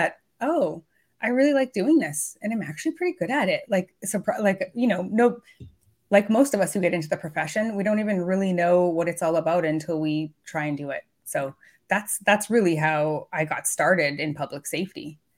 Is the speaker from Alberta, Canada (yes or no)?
yes; Alberta, Canada; I grew up in Northern Alberta in Canada.